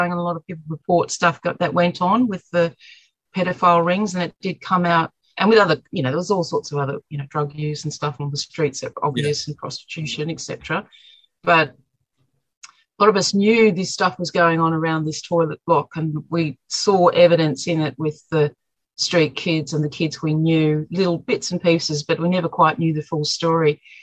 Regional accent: St Kilda, Victoria, Australia; I grew up in St Kilda. St Kilda's like our kind of, it's the red light district. It's also traditionally kind of like the holiday area in the city by the beach.

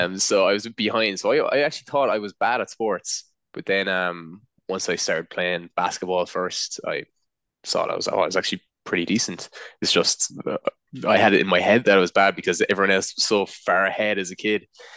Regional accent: Thurles, Munster, Ireland; I'm 25 and I grew up in Thurles, Tipperary, in a family of successful audio business owners, audiovisual business owners even.

